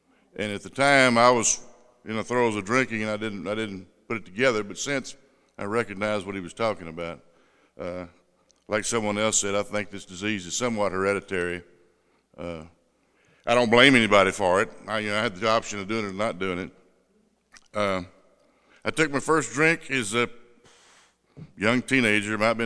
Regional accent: Louisiana, United States; also born or lived in Texas; I was born in Texas, moved to Louisiana as a young child, and raised in a Southern Baptist family, which is a breeding ground for a lot of us alcoholics.

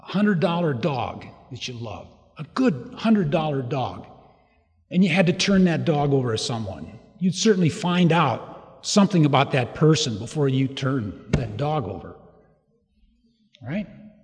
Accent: Montana, United States; I was raised in Montana. Now, everybody doesn't love Montana, but as a boy, I absolutely loved Montana, and I had an idyllic boyhood.

